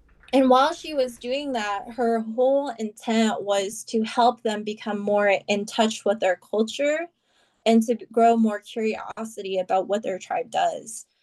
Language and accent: English; Omaha, Nebraska, United States; And so for me, I grew up in Omaha, Nebraska. And I had the great blessing to have grown up with my grandpa.